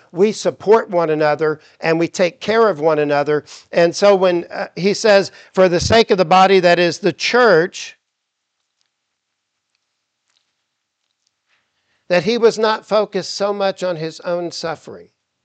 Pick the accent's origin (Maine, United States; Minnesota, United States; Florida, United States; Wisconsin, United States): Florida, United States; Titusville; whether we're in my hometown of Titusville, Florida, whether you're in Cocoa